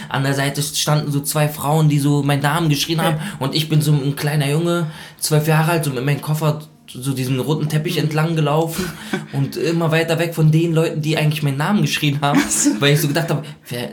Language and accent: German; South Lebanon, Lebanon; Und wir kommen aus dem Süden.